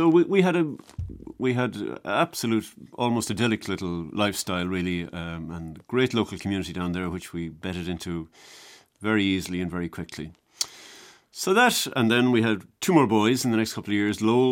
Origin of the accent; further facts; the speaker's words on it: Ballina, Munster, Ireland; I'm from Ballina Killaloe on the Clare-Tipperary border.